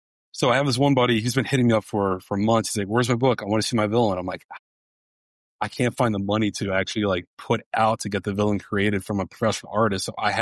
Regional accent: New Jersey, United States; So I'm born and raised in New Jersey. Right on the Jersey Shore, which is now infamous for the Hurricane Sandy tragedy that happened.

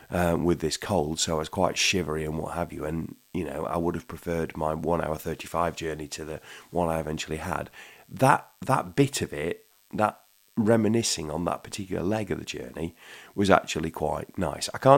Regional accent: Retford, East Midlands, United Kingdom; when I was born and raised in Retford, which I was, I used to go on the Retford-Sheffield train all the time.

